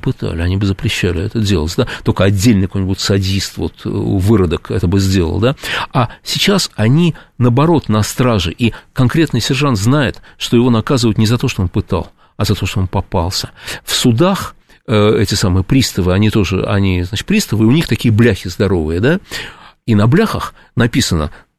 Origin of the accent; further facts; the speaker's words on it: Moscow, Russia; как москвич